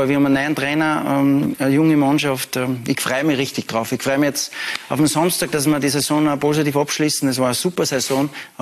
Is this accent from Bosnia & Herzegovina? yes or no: no; Salzburg, Austria; ich komme aus Salzburg, bin mit der Familie dort